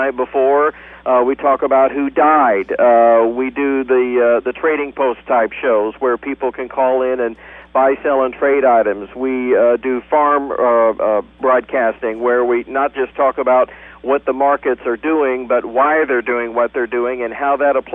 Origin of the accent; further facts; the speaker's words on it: Shelbyville, Illinois, United States; I worked at what was at that time my hometown radio station of WSHY AM and FM in Shelbyville.